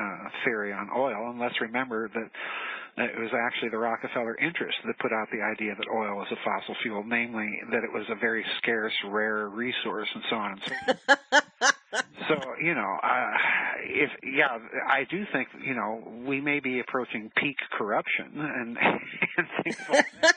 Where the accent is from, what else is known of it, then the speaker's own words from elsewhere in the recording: Midwest, United States; I'm from the Midwest. And, you know, I've driven all over the Midwest from Texas to Wyoming and Montana and so on and so forth.